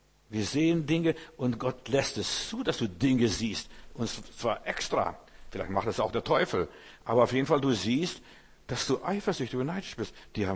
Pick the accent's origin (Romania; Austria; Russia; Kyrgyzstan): Russia; German is a second language; now in Germany; Wir haben in unserem Lesebuch drüben in Russland, wo ich herkomme, ein schönes Bild gehabt